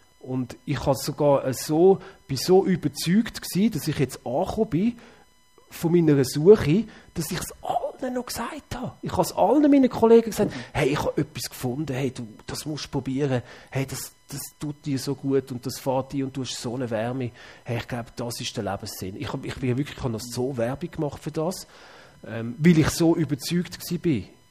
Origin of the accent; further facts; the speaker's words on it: Zurich, Switzerland; Ja, also ich bin in Zürich aufgewachsen.